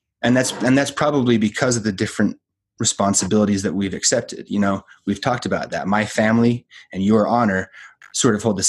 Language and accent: English; Utah, United States; You know, I grew up in Utah. It's kind of a weird place, but I was the weird kid in school big time.